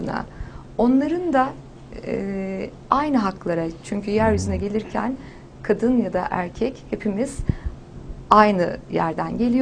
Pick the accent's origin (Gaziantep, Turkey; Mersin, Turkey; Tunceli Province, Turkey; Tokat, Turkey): Tunceli Province, Turkey; Ovacık; ben Tunceliliyim. Tunceli'nin Ovacık ilçesi küçücük bir kasabadır.